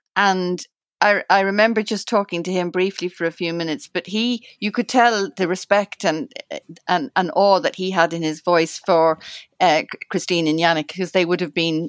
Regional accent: Ireland; I'm an Irish journalist.

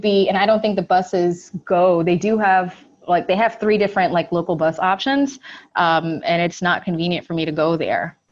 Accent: New York, United States; But I haven't, you know, as a New Yorker, I haven't driven a car since the year 2006.

